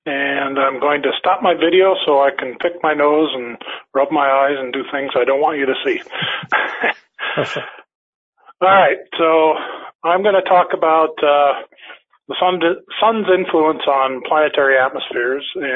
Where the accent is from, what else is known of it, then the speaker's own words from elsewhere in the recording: Neenah, Wisconsin, United States; the northern lights were seen all the way down into Illinois, but they were basically filling the sky in my hometown of Neenah.